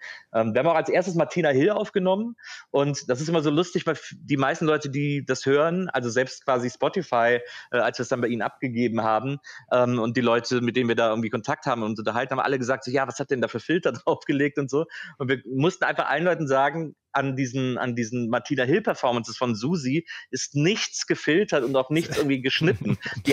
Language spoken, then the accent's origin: German; Wesseling, North Rhine-Westphalia, Germany; Aber ich bin ja in Wesseling groß geworden, zwischen Köln und Bonn. Und ich kenne dieses Kleinstadt-Feeling